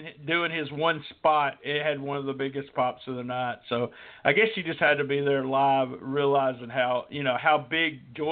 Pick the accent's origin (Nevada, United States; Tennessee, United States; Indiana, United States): Tennessee, United States; Memphis; I grew up in the Memphis area. Memphis wrestling was my favorite wrestling.